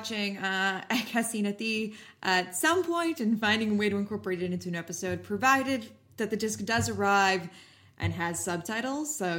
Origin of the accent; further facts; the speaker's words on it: Canada; we are Canadian and we're white. So, you know, our families celebrate Christmas.